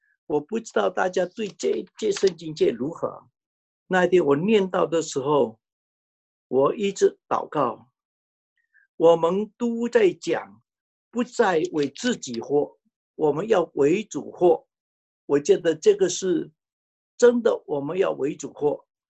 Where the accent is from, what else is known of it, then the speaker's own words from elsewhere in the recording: Fuzhou, Fujian, China; 他一知道我是福州人，